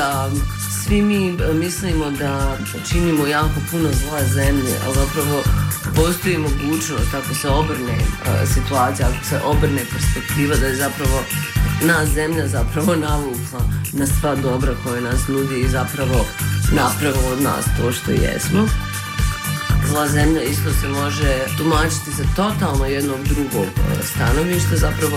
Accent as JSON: {"language": "Bosnian", "town": "Sarajevo", "region": "Federation of Bosnia and Herzegovina", "country": "Bosnia & Herzegovina", "tie": "born or raised there", "said": "rodom sam iz Sarajeva, gdje i trenutno živim. Zapravo živim između New Orleans i Sarajeva i Zagreba. Nosim hrvatski pasoš, sticajem okolnosti."}